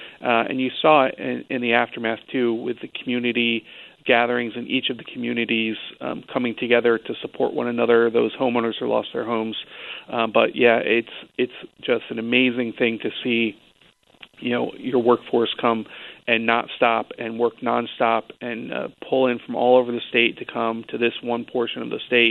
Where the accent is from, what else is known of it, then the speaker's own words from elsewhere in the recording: Torrington, Connecticut, United States; I grew up in Torrington, where you're raised hearing about the flood of 55